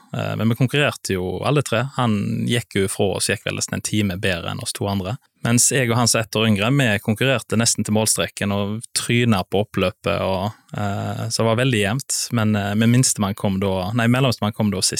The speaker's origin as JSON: {"language": "Norwegian", "town": "Moster", "region": "Vestland", "country": "Norway", "tie": "born or raised there", "lives_now": "Oslo, Norway", "said": "født og oppvokst på Moster"}